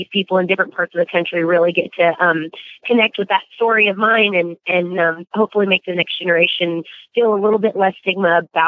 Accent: Tampa, Florida, United States; born there; I was born in Tampa, Florida

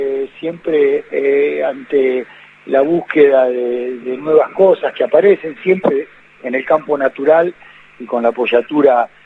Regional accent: Lima, Buenos Aires Province, Argentina; Lima es partido de Zárate

